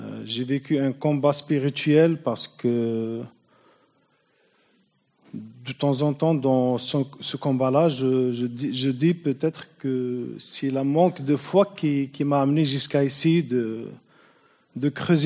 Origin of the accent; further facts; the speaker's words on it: Algeria; Je suis algérien. J'ai 33 ans. Je suis marié. J'ai deux enfants. Je suis un converti de l'islam.